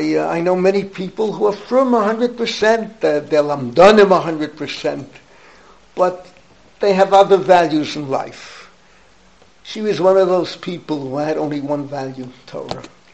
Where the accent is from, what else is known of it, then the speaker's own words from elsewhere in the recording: Bronx, New York, United States; I grew up in the Bronx, I've said it many times, 700,000 plus Jews.